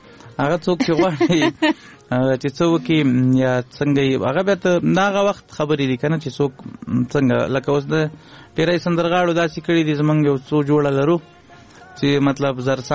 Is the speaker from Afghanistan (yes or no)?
yes; Laghman, Afghanistan; also born or lived in Kunduz; مونږ اصلا د لوی مشرقي یو، لغمان نه تلی یو کندوز ته. نو هم د کندوز یو هم د لغمان، دلته هم جایداد لرو، هلته هم لرو جایداد